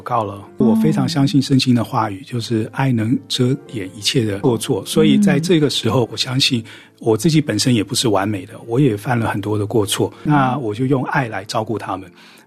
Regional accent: United States; 因为我在美国长大的

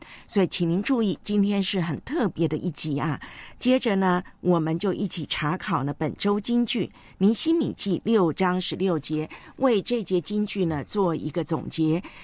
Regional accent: Taiwan; now in Hong Kong; 就是要穿过我的老家台湾

